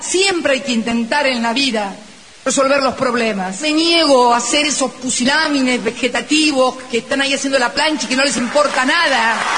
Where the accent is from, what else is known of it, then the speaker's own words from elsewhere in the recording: Argentina; Me lo merezco como argentina